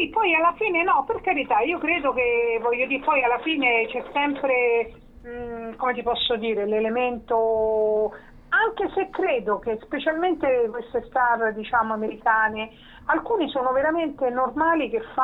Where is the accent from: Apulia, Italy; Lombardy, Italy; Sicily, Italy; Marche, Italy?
Marche, Italy; Camerino; Diciamo che sono un po' umbro marchigiana, perché mio padre, diciamo, era dell'Umbria, mia madre marchigiana. Io sono nata a Camerino.